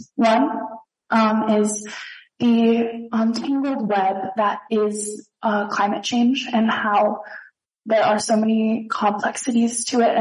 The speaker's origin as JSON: {"language": "English", "town": "Missoula", "region": "Montana", "country": "United States", "tie": "born or raised there", "said": "I live in Missoula, Montana."}